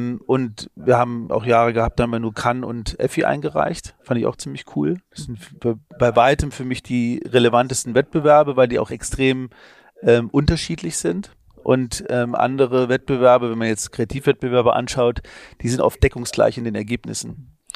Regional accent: Trier, Rhineland-Palatinate, Germany; born there; ich komme aus Trier gebürtig

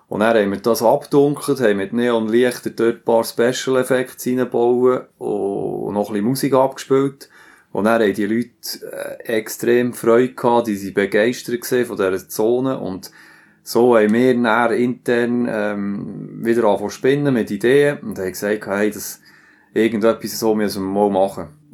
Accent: Solothurn, Switzerland; Für uns war klar, Solothurn als Homebase zu starten, weil wir sind hier verankert, wir sind alle aus Solothurn.

